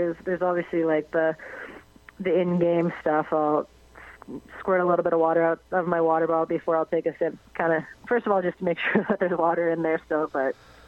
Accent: Winnipeg, Manitoba, Canada; Same city, obviously, in Winnipeg, and same... I grew up in St. Boniface mostly, but St. Vitale as well.

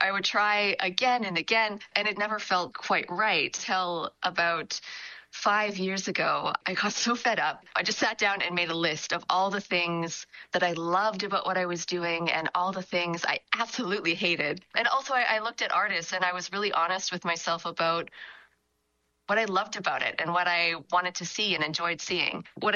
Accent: Manitoba, Canada; I grew up in the Interlake, north of Winnipeg, and I was always drawing on walls and making costumes.

